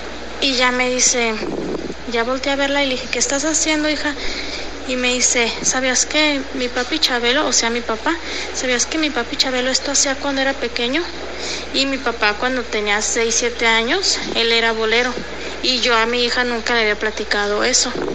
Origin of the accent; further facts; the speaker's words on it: Guadalajara, Jalisco, Mexico; de Guadalajara.